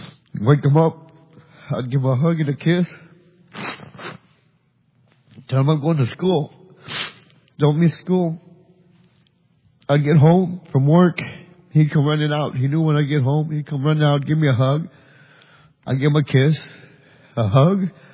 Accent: Edinburg, Texas, United States; I'm from Edinburgh, Texas.

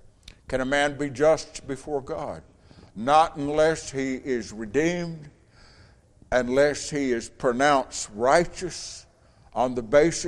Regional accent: Huntsville, Alabama, United States; You know, I grew up over here in Huntsville, next to Maple Hill Cemetery.

